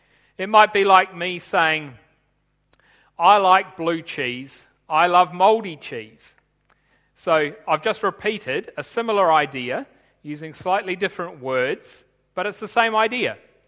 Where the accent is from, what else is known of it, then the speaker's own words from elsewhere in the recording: Tanzania; When I grew up in Tanzania